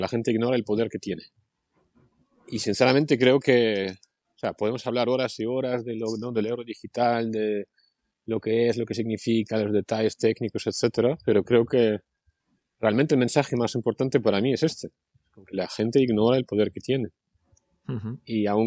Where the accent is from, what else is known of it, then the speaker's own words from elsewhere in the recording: Russia; moved away; Yo qué sé, yo vengo de Rusia